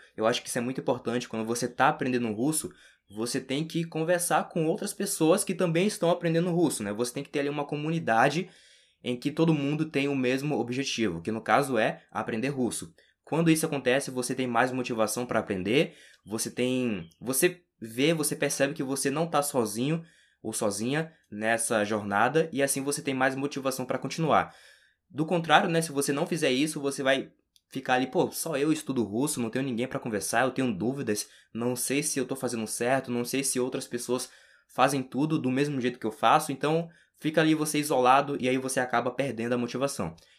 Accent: Rio de Janeiro, Brazil; also born or lived in Bahia; Atualmente eu moro no Rio de Janeiro, mas antes eu morava na Bahia. Eu não sou baiano, eu sou carioca. Acontece que eu nasci no Rio de Janeiro, fui morar na Bahia, morei lá durante 8 anos e depois voltei para o Rio de Janeiro de novo.

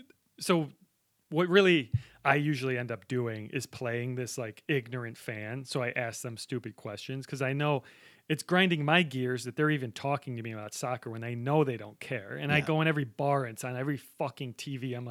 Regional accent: United States; But my take is, look, I'm an American. I don't watch soccer. I didn't play soccer growing up.

